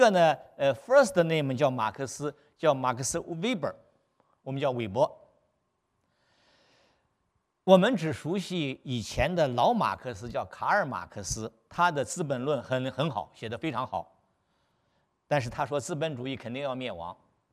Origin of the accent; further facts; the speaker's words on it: China